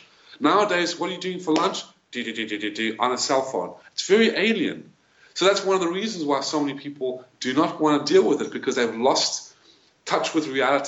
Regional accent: Atlanta, Georgia, United States; because I'm not really from New York. I'm from Atlanta, Georgia. I'm from Atlanta, Georgia. I was there for 20 years.

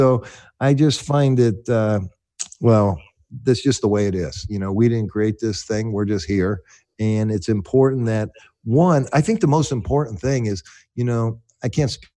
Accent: United States; born there; I was born white in America in the 50s, okay?

